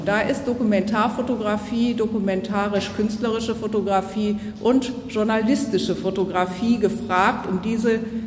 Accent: Hamburg, Germany; Ich bin selber in Hamburg aufgewachsen und lebe auch da und jetzt auch hier.

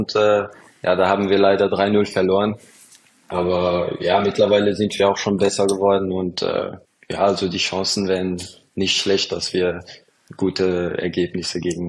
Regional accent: Luxembourg; Ja, ich bin in Luxemburg groß geworden.

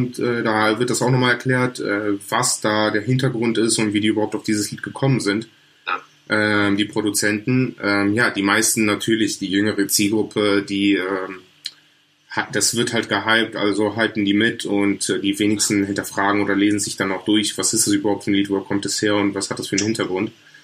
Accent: Cologne, North Rhine-Westphalia, Germany; ich komme aus Köln, hier war das an Karneval

